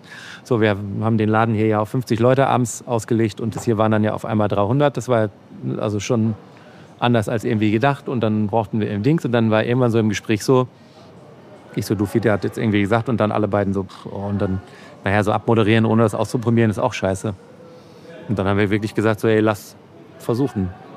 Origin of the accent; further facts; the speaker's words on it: North Rhine-Westphalia, Germany; Dann komme ich aus Ostwestfalen.